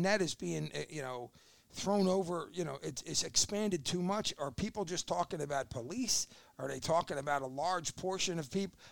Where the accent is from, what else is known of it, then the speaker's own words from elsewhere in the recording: Philadelphia, Pennsylvania, United States; So I grew up in East Falls. I live three doors down from the house I grew up in.